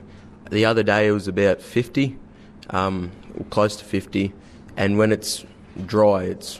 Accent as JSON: {"language": "English", "town": "Jabiru", "region": "Northern Territory", "country": "Australia", "said": "and I'm from Jabiru."}